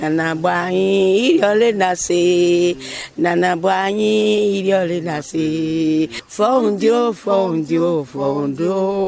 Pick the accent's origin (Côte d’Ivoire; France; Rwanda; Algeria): Côte d’Ivoire; Dimbokro, Lacs; born there; Je suis née à Dimokro.